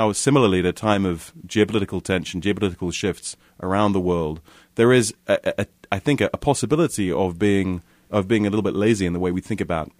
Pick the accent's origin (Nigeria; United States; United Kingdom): United Kingdom; London; Well, I'm from London, and in many respects, London hasn't necessarily changed that much between 1913 and 2013.